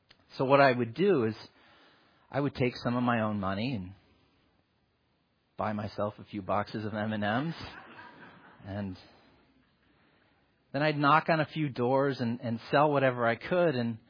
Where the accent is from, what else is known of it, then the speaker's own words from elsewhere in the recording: Michigan, United States; And this always seemed to happen, as you may know, I grew up in Michigan.